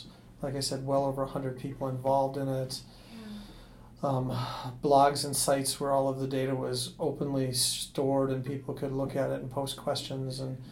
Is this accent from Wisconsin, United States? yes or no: yes; Manitowoc, Wisconsin, United States; Which happens to be my hometown.